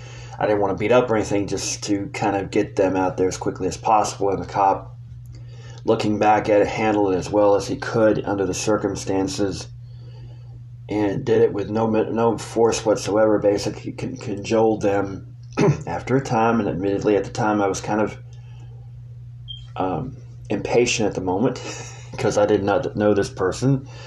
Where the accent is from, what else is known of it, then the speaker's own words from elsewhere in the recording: the South, United States; I am white. I grew up in the South, but I had many black friends.